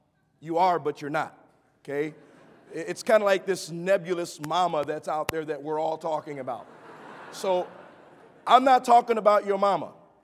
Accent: Chicago, Illinois, United States; I was born and raised in Chicago in the projects, and got into a lot of fights.

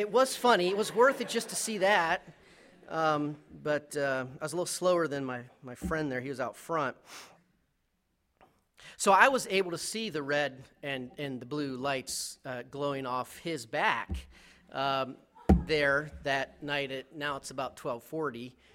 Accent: Alaska, United States; It's like, I'm from Alaska, we're the last frontier.

